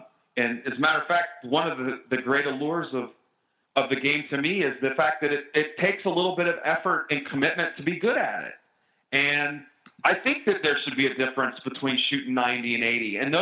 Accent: Georgia, United States; I'm from Georgia.

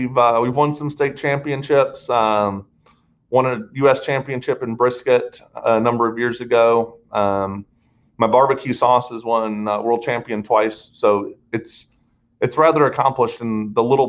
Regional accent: St. Louis, Missouri, United States; I'm originally from St. Louis. They consume more barbecue sauce per capita than anywhere in the world.

